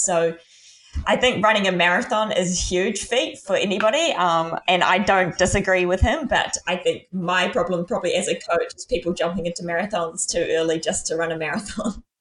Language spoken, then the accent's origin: English; New Zealand; she's an amazing scientist who's actually based here in New Zealand, actually in my hometown, which is awesome.